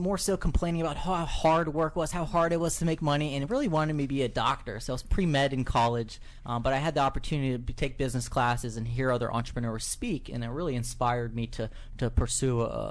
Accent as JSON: {"language": "English", "town": "Reston", "region": "Virginia", "country": "United States", "tie": "born or raised there", "said": "Grew up in Reston, Virginia. Born and raised here in Northern Virginia"}